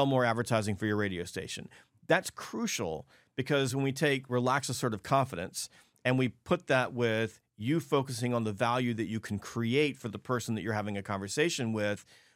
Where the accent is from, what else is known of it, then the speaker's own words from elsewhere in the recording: the South, United States; I'm from the South, and I can't even say hello in less than 30 minutes.